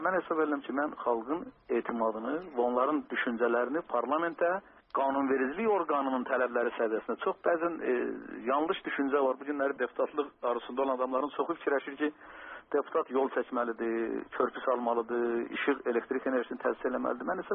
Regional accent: Lankaran, Lankaran District, Azerbaijan; Birincisi, mən Lənkəran kəndində doğulmuşam. Anadan gəlmə, sırf Lənkəranlıyam. İkincisi, mən Lənkəran problemlərini çox yaxından bilirəm. Uzun müddət Lənkəranda işləmişəm. 15 yaşında mən rəsmi fəhlə işləmişəm

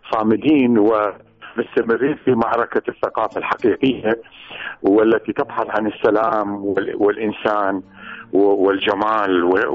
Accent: Iraq; نحن يعني كعراقيين أو من أصل عراقي مهما حتى لو أخذنا جنسيات أخرى

